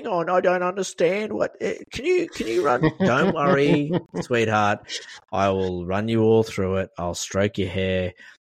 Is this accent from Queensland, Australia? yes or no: no; New South Wales, Australia; I was born in Sydney, but then I moved out to the country